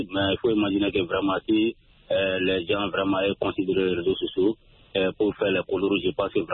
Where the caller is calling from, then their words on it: Mali; Oui, effectivement, toujours dans mon village natal